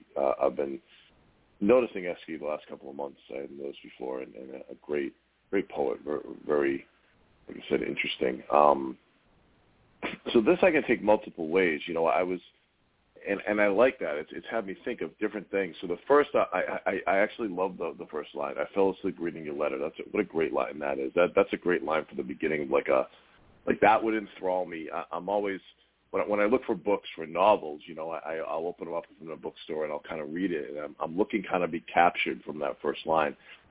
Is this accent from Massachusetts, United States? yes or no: yes; Boston, Massachusetts, United States; accent: Boston; I just said stars, my Boston accent.